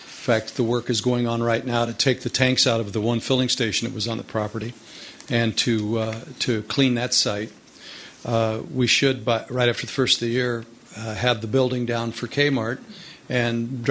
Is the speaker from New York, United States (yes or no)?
no; California, United States; I'm from San Mateo County. I'm on the PAC.